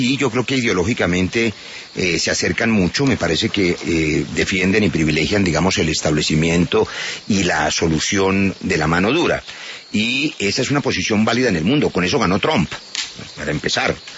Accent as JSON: {"language": "Spanish", "country": "Colombia", "said": "como colombiano"}